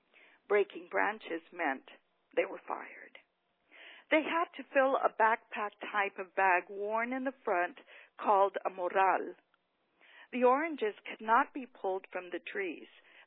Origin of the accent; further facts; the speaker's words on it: Porterville, California, United States; also born or lived in Mission, Texas; I grew up in Porterville, California in the 1960s. I was a farm worker. My family and I arrived in Porterville from Mission, Texas on March the 5th, 1961.